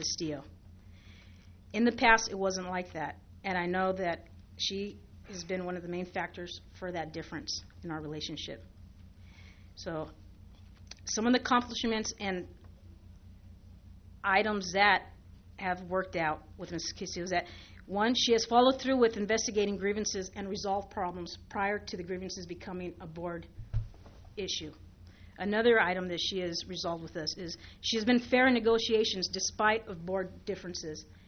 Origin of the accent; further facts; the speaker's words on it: West Covina, California, United States; Coronado has, growing up in West Covina, Coronado has always been known as that bad school